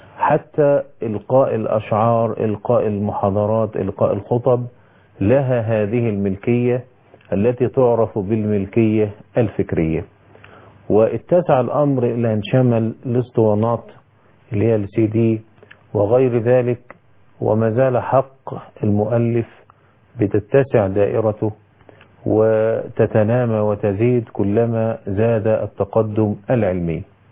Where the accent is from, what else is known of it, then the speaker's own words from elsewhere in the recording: Egypt; وانتهى الأمر عندنا في مصر في منتصف الخمسينيات إلى صدور قانون يعرف بحق المؤلف